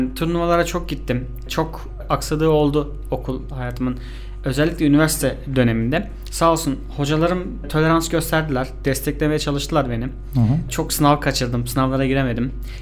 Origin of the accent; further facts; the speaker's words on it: Ankara, Turkey; born there; 1981 doğumluyum. Ankara'da doğdum.